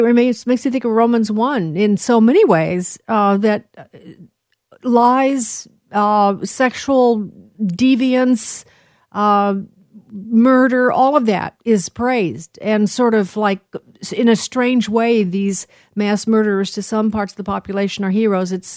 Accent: Illinois, United States; And there are some, trust me, it's my home state.

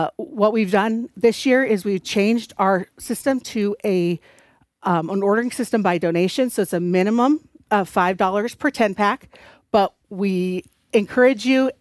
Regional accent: North Dakota, United States; I grew up in North Dakota.

